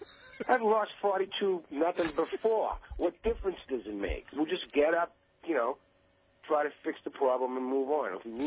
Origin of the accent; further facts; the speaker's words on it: Lawrence, Massachusetts, United States; Because I'm from Lawrence, and I got all the Lawrence plays from the Common in my pocket that we're going to run.